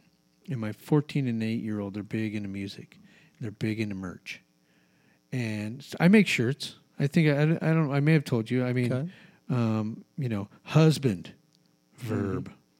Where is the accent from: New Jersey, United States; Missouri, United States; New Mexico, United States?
New Mexico, United States; Albuquerque; also born or lived in California; now in Delaware, United States; Listen, I grew up in Albuquerque, so it's hard to get your hands around that whole state.